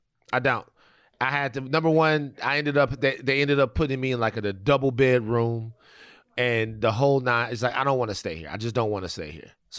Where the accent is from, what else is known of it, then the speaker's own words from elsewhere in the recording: Louisiana, United States; I'm from Louisiana. Our systems always be down.